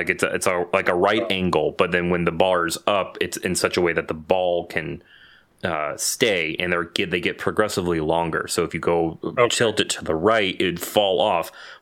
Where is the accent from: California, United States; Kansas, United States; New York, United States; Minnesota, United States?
California, United States; Santa Clarita; I grew up in Santa Clarita. So Magic Mountain right there.